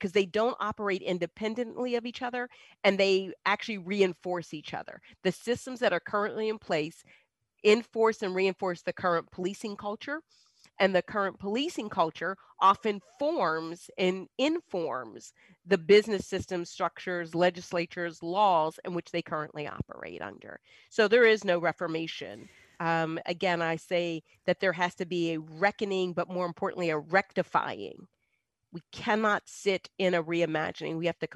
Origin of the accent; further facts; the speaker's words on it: the North, United States; now in Virginia, United States; And then I come from the North. So I'm a damn Yankee down here in Virginia.